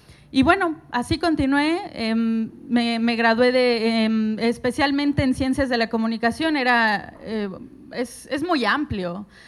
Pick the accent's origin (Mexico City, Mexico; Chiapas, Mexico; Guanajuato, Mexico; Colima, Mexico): Mexico City, Mexico; Soy de la Ciudad de México y escuchábamos siempre una estación de radio en la casa